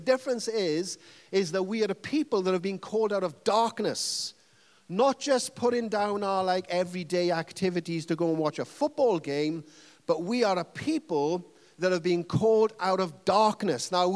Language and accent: English; Wales, United Kingdom; As a Welshman, that's, you know, I feel like I'm at home right now.